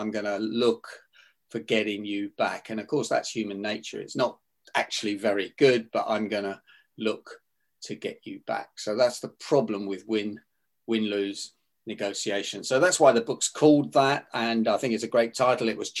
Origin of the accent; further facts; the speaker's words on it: London, United Kingdom; I was brought up in Northwest London, and that's pretty rough area in the 50s and 60s.